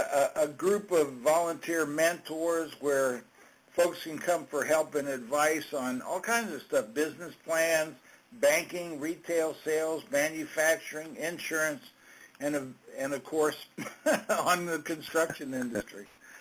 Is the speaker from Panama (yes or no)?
yes; Panama; I was born and reared in the Panama Canal, actually, and I went to college at LSU in Baton Rouge.